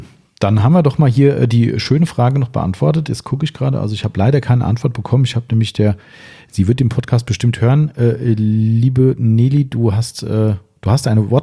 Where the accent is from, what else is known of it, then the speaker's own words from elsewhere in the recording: Waldems, Hesse, Germany; wir kommen aus Waldems, 1100 Einwohner aus meinem Heimatort.